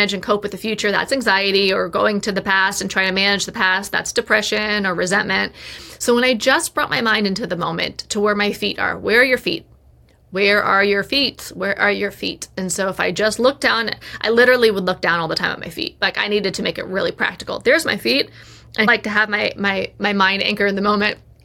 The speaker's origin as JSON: {"language": "English", "country": "United States", "said": "being in Australia as an American and never having been there before"}